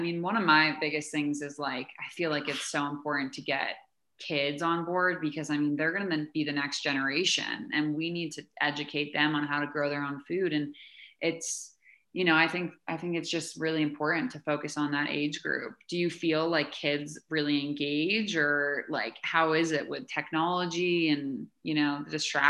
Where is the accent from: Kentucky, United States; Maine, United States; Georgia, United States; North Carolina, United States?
Maine, United States; I know like growing up in Maine, like I do a lot better in the winter when I'm digesting warm, heated food.